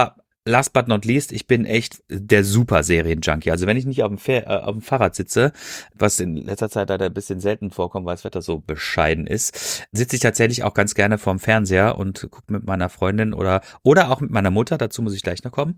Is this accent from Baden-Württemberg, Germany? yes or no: yes; Freiburg, Baden-Württemberg, Germany; born there; now in Ruhr, Germany; ich wohne ja hier im Ruhrgebiet und ich bin gebürtig aus Freiburg.